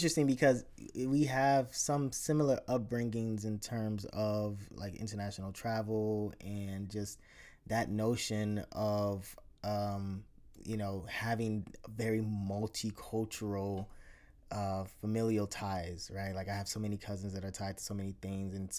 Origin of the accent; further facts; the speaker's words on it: Chicago, Illinois, United States; as soon as I immigrated here at a young age, around 8, and growing up in Chicago